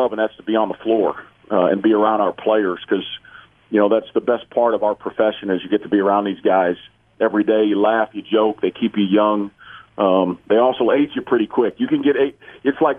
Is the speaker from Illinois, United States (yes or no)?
yes; Chicago, Illinois, United States; I grew up in the Chicago area